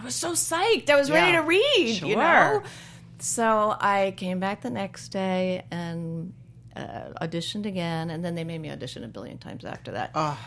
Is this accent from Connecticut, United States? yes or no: yes; Connecticut, United States; Or in Connecticut.